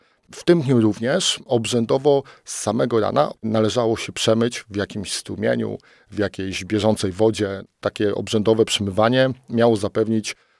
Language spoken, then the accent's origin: Polish; Łódź, Łódź Voivodeship, Poland; jako dziecko, jeszcze mieszkając w Łodzi też, moja babcia pochodziła spod Łodzi